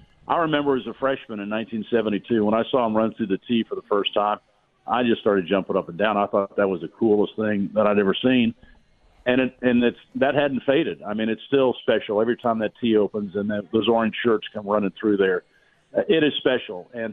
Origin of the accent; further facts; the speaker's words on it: Dallas, Texas, United States; born there; I was born in Dallas, and so I always wanted to call a game at Texas